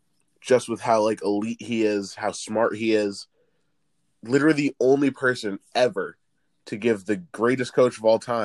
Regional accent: Boston, Massachusetts, United States; And I love Tom Brady, and I'm a huge fan because we're from Beantown.

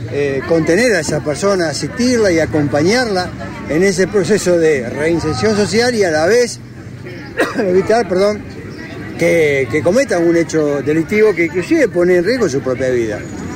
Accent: Santa Fe, Argentina; como santafesino en general

